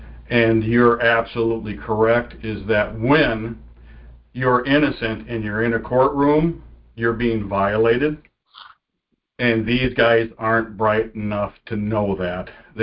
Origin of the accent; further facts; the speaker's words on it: Minnesota, United States; I'm from Minnesota.